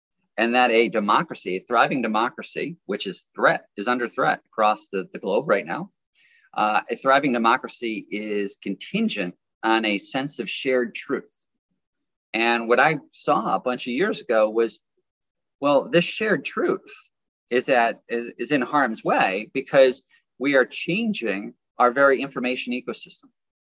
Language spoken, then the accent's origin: English; United States; as an American and sitting in New York